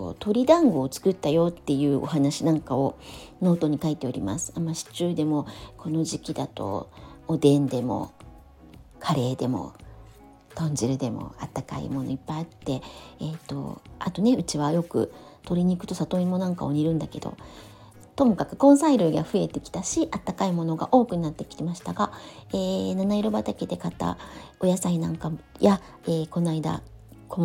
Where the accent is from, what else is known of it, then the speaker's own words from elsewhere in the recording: Meguro, Tokyo, Japan; 私が生まれ育ったのは目黒区の祐天寺という小さな町だったので、渋谷にほど近く